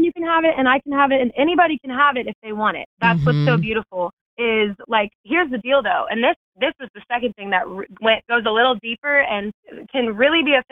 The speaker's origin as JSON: {"language": "English", "region": "the South", "country": "United States", "tie": "born or raised there", "said": "I don't know about you, but I grew up in the South, and I think a lot of Southern mamas pride themselves about worrying for their kids."}